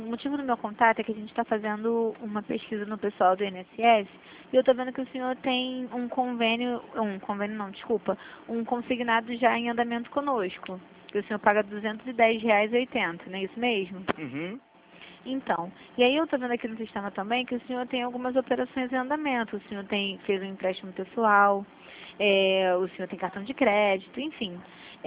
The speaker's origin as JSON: {"language": "Portuguese", "town": "Santa Cruz", "region": "Rio de Janeiro", "country": "Brazil", "said": "Eu sou de Santa Cruz."}